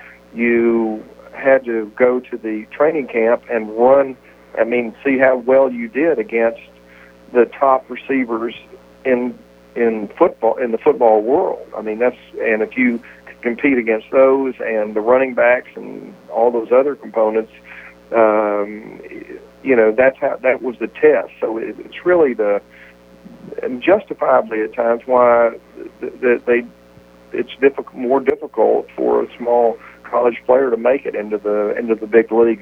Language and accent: English; Arkansas, United States; growing up in Arkansas, my grandfather was really the one that brought me into football and took me to the Arkansas Razorback football games